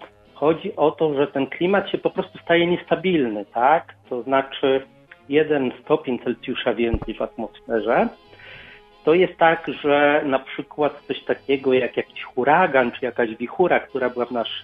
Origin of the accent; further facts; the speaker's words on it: Lublin, Lublin Voivodeship, Poland; born there; bo ja się urodziłem w Lublinie.